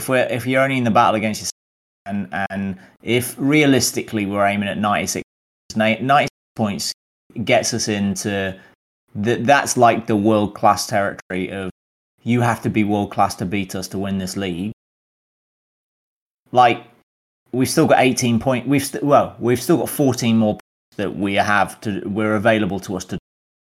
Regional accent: United Kingdom; we're British

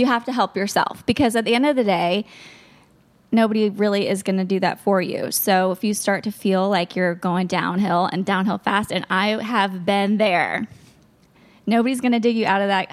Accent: Florida, United States; I'm from Florida, so...

